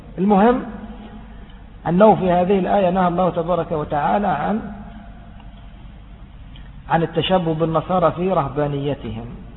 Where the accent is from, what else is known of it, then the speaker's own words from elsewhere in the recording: Egypt; يعني عندنا في مصر في خاصة في الصعيد